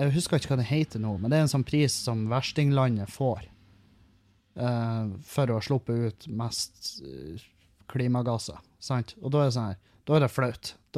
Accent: Halsa, Møre og Romsdal, Norway; når jeg var hjemme på Halsa og opptredd foran bygda der alle kjenner meg

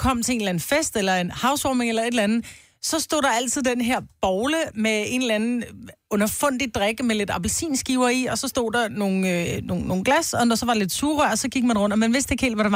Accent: Amager, Capital Region of Denmark, Denmark; Jeg er født og vokset på Amager, ikke?

